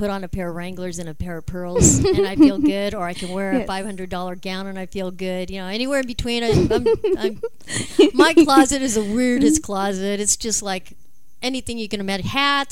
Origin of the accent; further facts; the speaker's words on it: Brazil; I'm from Brazil